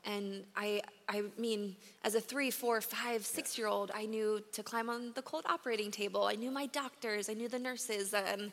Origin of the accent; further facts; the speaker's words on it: Baltimore, Maryland, United States; also born or lived in Russia; went to Russia in March of 1993 to get me and another little boy, Josh, and brought us to the U.S., I'm from Baltimore, Maryland